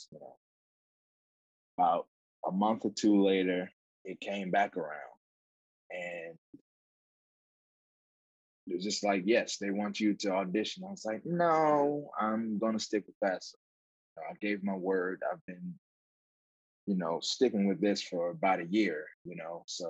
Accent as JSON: {"language": "English", "region": "New Jersey", "country": "United States", "said": "I'm from New Jersey."}